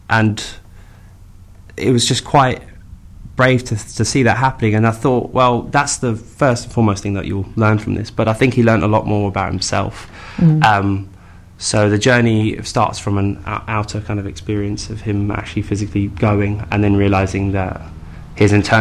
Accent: South Africa; I grew up in South Africa.

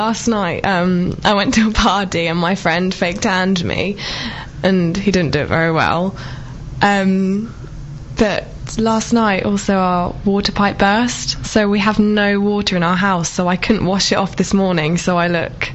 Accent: Camberley, South East England, United Kingdom; I'm from Surrey.

